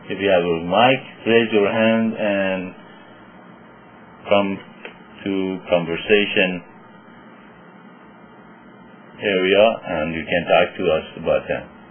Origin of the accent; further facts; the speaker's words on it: Iran; born there; English is a second language; You are pretty close where I was born. I was born in Iran, which is your neighbor.